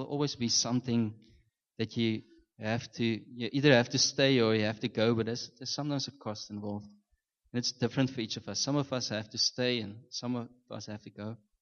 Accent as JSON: {"language": "English", "country": "Namibia", "lives_now": "South Africa", "said": "I come from Namibia, and when I came to South Africa, I always had this thing in my heart for going back"}